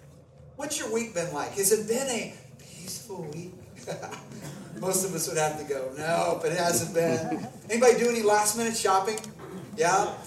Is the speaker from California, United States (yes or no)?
no; West Virginia, United States; I grew up in West Virginia, and we call it hard tack.